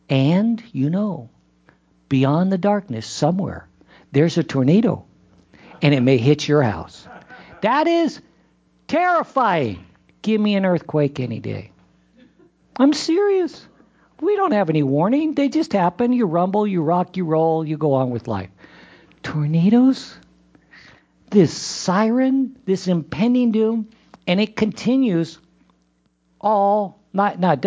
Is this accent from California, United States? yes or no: yes; California, United States; also born or lived in New Mexico; I was a Southern California kid. I was born and raised, I was born in New Mexico, but at 5 years old, I came to Southern California. So basically, this is all I've ever known.